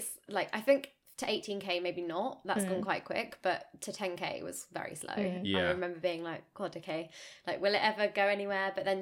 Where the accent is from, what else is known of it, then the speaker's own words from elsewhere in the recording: Brighton, South East England, United Kingdom; and I'm from Brighton.